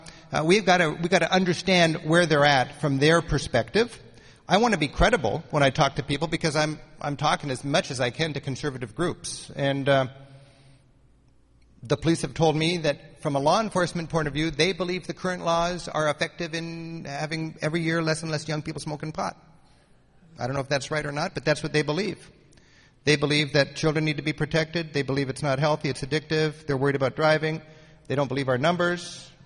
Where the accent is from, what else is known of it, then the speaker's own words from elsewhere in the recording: Seattle, Washington, United States; I'm from Seattle.